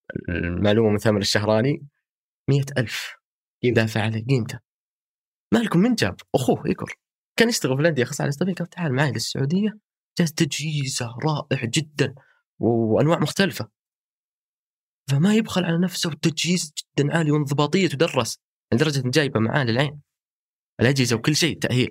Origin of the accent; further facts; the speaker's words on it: Saudi Arabia; في شخص افخر فيه كسعوديين